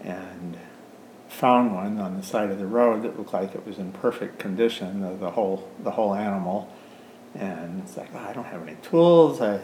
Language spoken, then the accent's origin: English; Kodiak, Alaska, United States; now in Homer, United States; I was born in Kodiak. I'm from Alaska. I've lived in Homer for the last 40-some years, 42, 43 years or something.